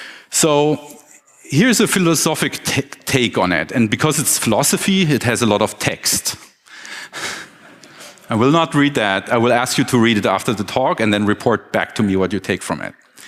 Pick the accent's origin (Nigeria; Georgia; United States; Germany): Germany; Kassel, Hesse; I just visited my hometown of Kassel in Hessen, a little bit south of here